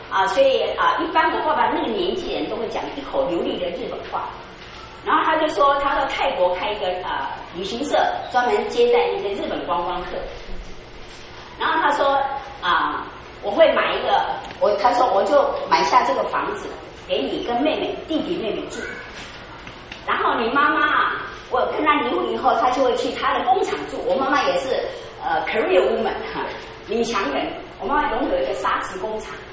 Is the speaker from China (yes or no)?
no; Taiwan; 不是哦，我是台湾来的，他们叫台胞